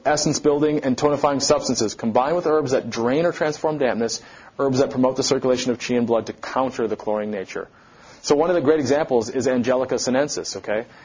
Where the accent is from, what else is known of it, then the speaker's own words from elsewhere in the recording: Wales, United Kingdom; But I'm Welsh. I'm from the northern part of Europe.